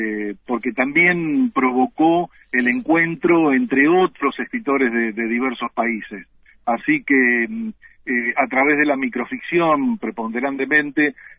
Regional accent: San Nicolás de los Arroyos, Buenos Aires Province, Argentina; De San Nicolás de los Arroyos, exactamente.

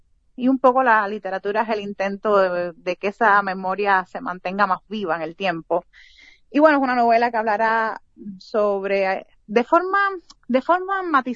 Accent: Cuba; quienes somos cubanos, para que vivimos allá ya más de 2 años

